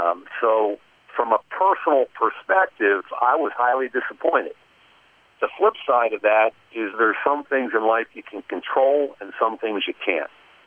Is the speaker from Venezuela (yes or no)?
no; Philadelphia, Pennsylvania, United States; And I grew up in the Philadelphia area. When I was a little kid, like 10 years old, my dad was the offensive line coach at the University of Pennsylvania.